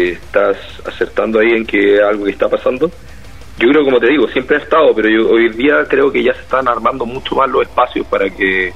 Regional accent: Santiago, Santiago Metropolitan, Chile; Somos de Santiago.

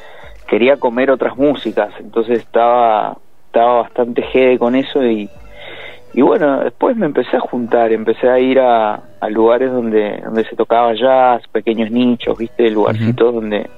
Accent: Mendoza, Argentina; also born or lived in Mar del Plata; now in Buenos Aires, Argentina; Soy mendocino, mi niñez la pasé en Mar del Plata, pero bueno, después en la adolescencia nos mudamos con la familia a Mendoza y ahí bueno, pasé bastante tiempo y ahora estoy viviendo en Capital, en Buenos Aires.

